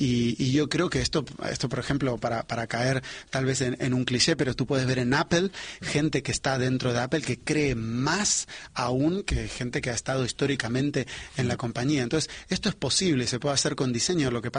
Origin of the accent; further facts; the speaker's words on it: Spain; Y los españoles somos creativos, los latinoamericanos somos creativos